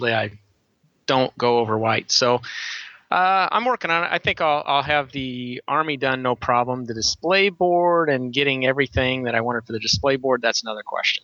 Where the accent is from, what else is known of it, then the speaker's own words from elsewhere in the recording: Missouri, United States; moved away as an adult; now in Chicago, United States; Well, I know Lennon asked about this, so actually I grew up in Missouri and moved to Illinois, to the Chicago area after I graduated college, obviously for work, and I've been here ever since.